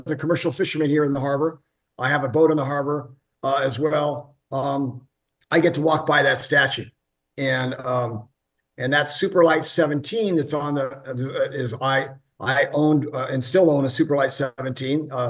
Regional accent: Santa Barbara, California, United States; I was raised in Santa Barbara, multiple generations, an avid surfer, and have worked all over the world, but have luckily been able always to come back to Santa Barbara

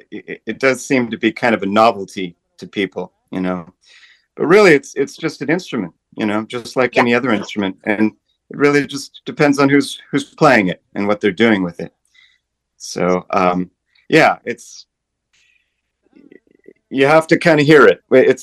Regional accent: Portland, United States; And so I went back to my hometown, Portland, and I started playing tango music.

